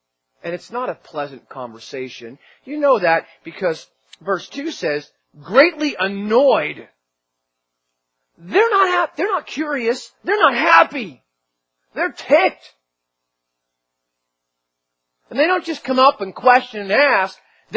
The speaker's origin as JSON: {"language": "English", "region": "Northeast", "country": "United States", "said": "I'm from the Northeast, so you had the Italians and the Irish, right?"}